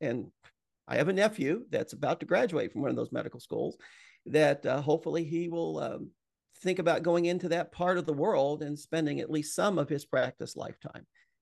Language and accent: English; Illinois, United States; Well, I'll use Illinois. That's my home. Well, it was my home state.